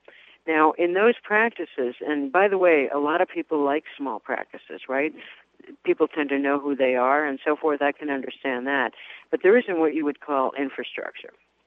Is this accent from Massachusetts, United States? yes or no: yes; Massachusetts, United States; I'm from Massachusetts, so I can always quote Tip O'Neill